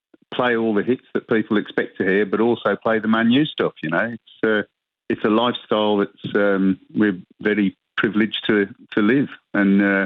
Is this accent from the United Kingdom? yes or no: yes; Birmingham, West Midlands, United Kingdom; The area that we grew up in Birmingham, was a high immigrant population, and we heard Jamaican music